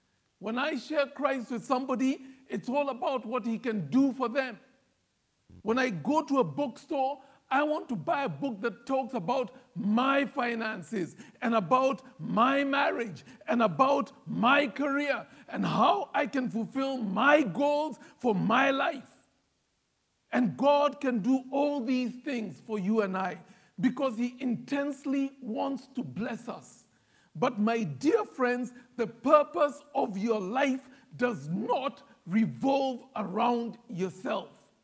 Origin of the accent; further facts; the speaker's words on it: Kenya; And I'm a Kenyan, and the British colonized us for 100 years.